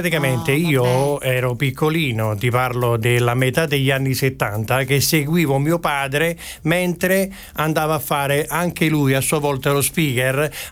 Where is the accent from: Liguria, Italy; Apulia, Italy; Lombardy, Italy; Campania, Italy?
Campania, Italy; Pagani; now in Nocera, Italy; sono originario di Pagani, ma vivo a Nocera da 35 anni.